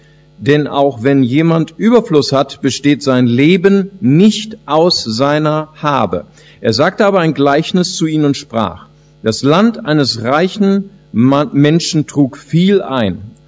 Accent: Germany; also born or lived in Brazil; Ich bin ja geboren in Brasilien, bin dann als kleines Kind nach Deutschland gekommen.

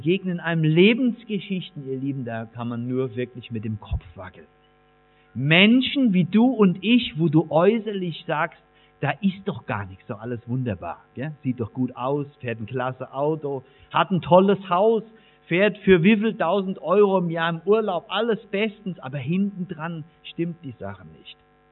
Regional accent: Eifel, Germany; so wie wir bei uns in der Eifel sagen.

